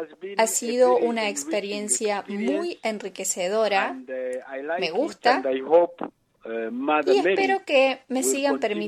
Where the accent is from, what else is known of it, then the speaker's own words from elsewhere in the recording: Mbarara, Western Region, Uganda; Soy de Uganda, de la arquidiócesis de Mbarara.